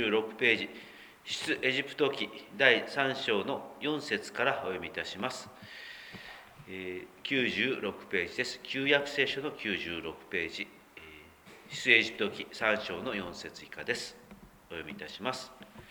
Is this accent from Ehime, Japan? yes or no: no; Aso, Kumamoto, Japan; 私などは阿蘇の出身なのでですね、阿蘇の大地にですね裸足で立った時の爽快感というんでしょうか